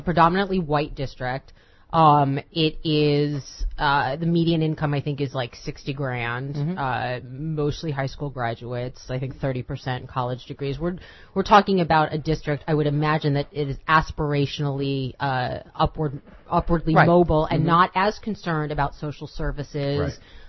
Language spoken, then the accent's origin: English; Florida, United States; Very proud of my home state.